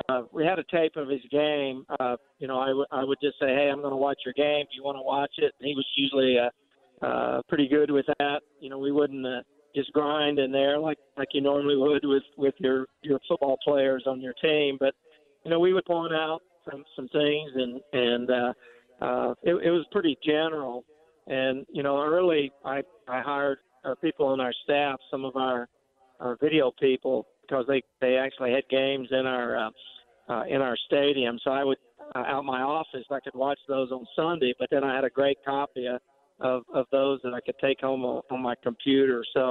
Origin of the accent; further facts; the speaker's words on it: Mississippi, United States; I mean, you know, I grew up in Mississippi, so I wasn't that familiar with Louisiana, even though it's close by.